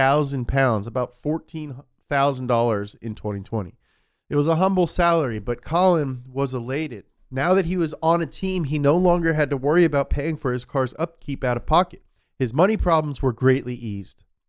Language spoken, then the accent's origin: English; Scotland, United Kingdom; oi, but I ain't British, am I? I'm Scottish.